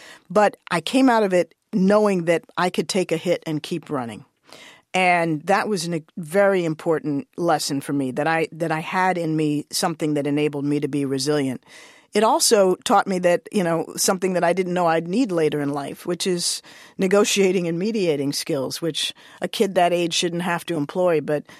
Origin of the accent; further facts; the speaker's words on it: Washington, District of Columbia, United States; I actually was born and raised in Washington, D.C.